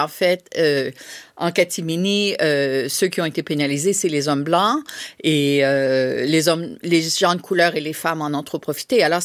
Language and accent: French; Ontario, Canada; je suis canadienne, comme vous pouvez l'entendre. Et 2 heures au nord d'Ottawa, où j'ai grandi, il y a des Premières Nations.